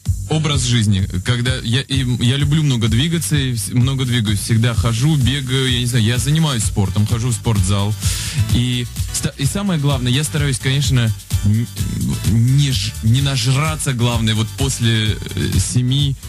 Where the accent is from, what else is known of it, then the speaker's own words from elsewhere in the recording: Saint Petersburg, Russia; Мы питерские